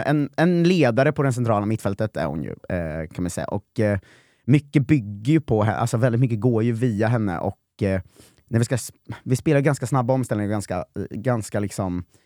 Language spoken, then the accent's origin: Swedish; Norrköping, Östergötland, Sweden; och jag är från Norrköping